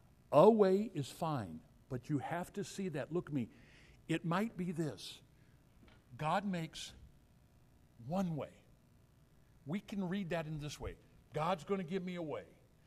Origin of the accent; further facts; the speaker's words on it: Illinois, United States; also born or lived in St. Louis; I grew up down in southwestern Illinois, close to St. Louis. I was born in St. Louis.